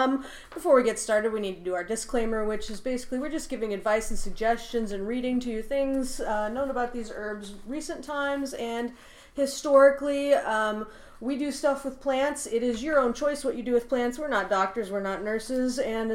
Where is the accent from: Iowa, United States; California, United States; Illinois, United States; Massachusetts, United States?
Iowa, United States; You know, I grew up in Iowa and was fairly isolated.